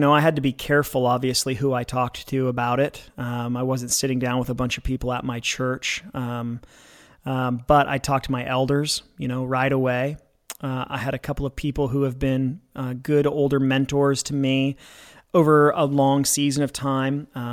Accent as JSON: {"language": "English", "town": "Corvallis", "region": "Oregon", "country": "United States", "lives_now": "Chicago, United States", "said": "I'm not. I'm originally from Corvallis, Oregon, but my dad was in the military. We moved all over the place, and Chicago's the longest that I lived in any one place."}